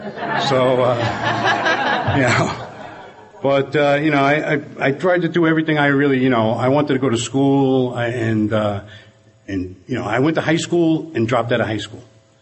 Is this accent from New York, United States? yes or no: yes; Brooklyn, New York, United States; now in Dumont, United States; I grew up in Brooklyn and moved up to Jersey about 30 years ago.